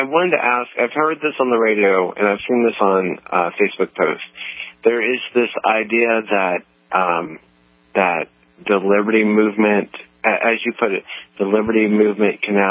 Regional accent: Texas, United States; We're from Texas.

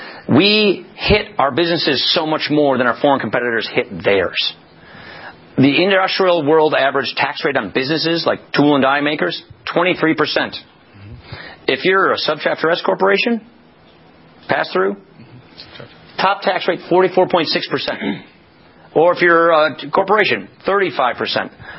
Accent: Janesville, Wisconsin, United States; Janesville, Wisconsin, and you look down, you know, the end zone, and you see a shut GM plant. The core of my hometown and the employer was General Motors, and it's now a 4 million square foot mothball.

